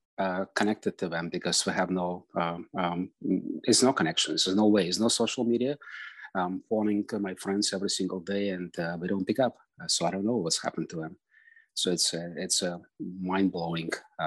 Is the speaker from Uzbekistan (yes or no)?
yes; Uzbekistan; I'm from Uzbekistan. It's a very different part of former Soviet Union. Of course, like pretty much all of us, Russian speaking community, Jewish community, we have friends, we have relatives in Ukraine.